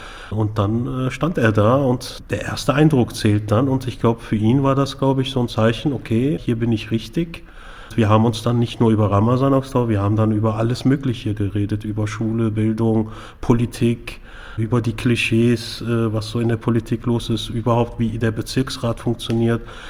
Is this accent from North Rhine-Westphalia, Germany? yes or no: yes; Cologne, North Rhine-Westphalia, Germany; born there; gebürtiger Kölner, habe in Göttingen studiert, arbeite zurzeit an den Leinetal-Schulen in Hannover als Lehrkraft